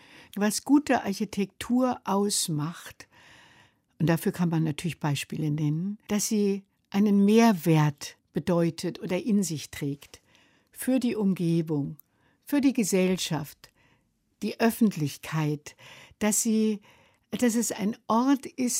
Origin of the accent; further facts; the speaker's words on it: Germany; Also ich kam, dass es nicht einfach war als Deutsche in den Niederlanden, war zu dieser Zeit immer noch klar.